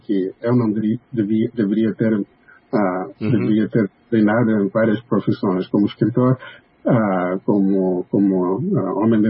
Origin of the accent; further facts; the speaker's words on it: Mozambique; quando eu falava que eu sou de Moçambique